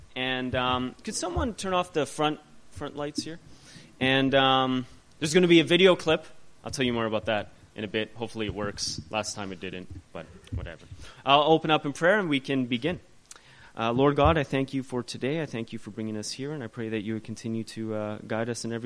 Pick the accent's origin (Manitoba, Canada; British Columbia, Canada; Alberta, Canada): Alberta, Canada; Edmonton; I'm from Canada. And in Alberta, the province I'm from, there's two major cities. Edmonton, where I'm from, and Calgary, which is just a few hours south of us.